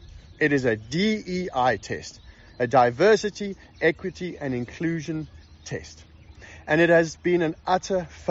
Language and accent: English; South Africa; now in United States; I come from South Africa. I'm 39 years old, which means I was born during the apartheid era.